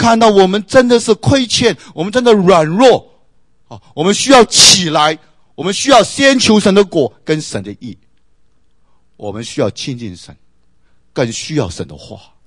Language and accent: Chinese; China; 我们中国人说，有关系就没关系，没关系就有关系。